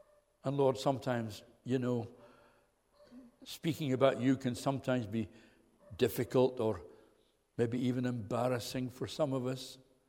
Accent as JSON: {"language": "English", "town": "Kilmarnock", "region": "Scotland", "country": "United Kingdom", "tie": "born or raised there", "said": "a village near my hometown in Ayrshire, in Kilmarnock, Ayrshire."}